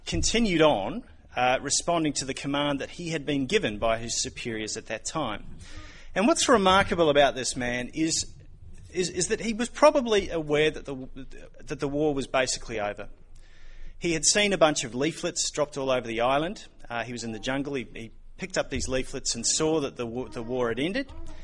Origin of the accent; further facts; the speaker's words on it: New Zealand; I say that as a Kiwi who has watched a lot of trans-Tasman sport going on